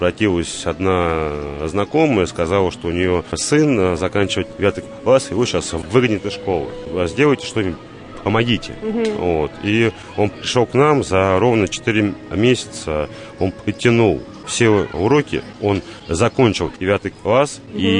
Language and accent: Russian; Azov, Rostov Oblast, Russia; я вот донской казак, да, я сам родом с Азова.